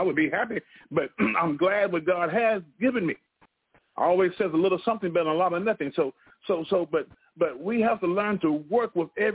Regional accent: Louisville, Mississippi, United States; I was born and reared in Louisville, Mississippi, so I'm a black American.

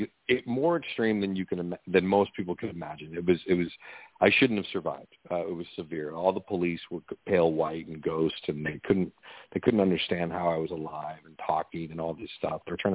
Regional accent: Seattle, Washington, United States; and I'm from Seattle. So I was in Miami. So I was in Florida, but I was in no shape to travel.

